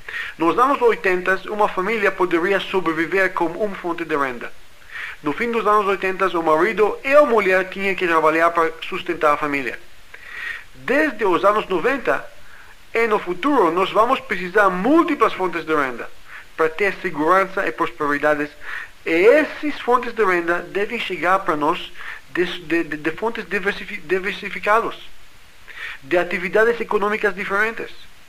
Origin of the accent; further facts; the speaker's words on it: United States; Portuguese is a second language; now in Brazil; Eu sou americano, estou no Brasil há 4 anos.